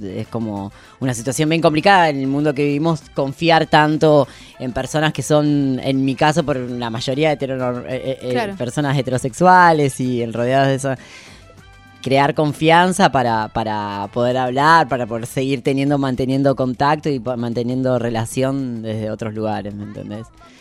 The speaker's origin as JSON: {"language": "Spanish", "town": "Allen", "region": "Río Negro", "country": "Argentina", "tie": "born or raised there", "said": "Claro, yo soy de todos los lugares, pero nací en Patagonia, en Río Negro, en Allen."}